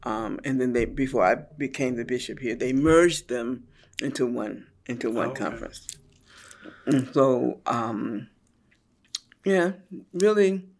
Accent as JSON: {"language": "English", "region": "Tennessee", "country": "United States", "tie": "born there", "said": "But it's also because I was born in Tennessee."}